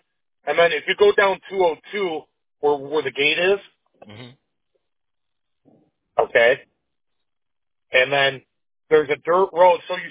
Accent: Tehachapi, California, United States; Yeah, I'm originally from Tehachapi. So you have Tehachapi right there, and you have a little place only really locals know, but there's a place called Bear Valley. And that's where I'm originally from

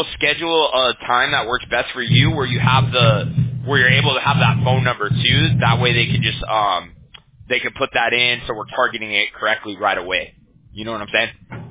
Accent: Huntington Beach, California, United States; Yeah, I'm from Huntington Beach, like the next city over.

